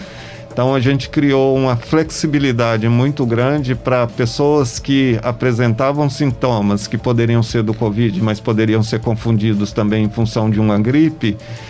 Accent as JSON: {"language": "Portuguese", "town": "Belo Horizonte", "region": "Minas Gerais", "country": "Brazil", "said": "eu sou mineiro, vim diretamente de Belo Horizonte para poder desenvolver esse projeto"}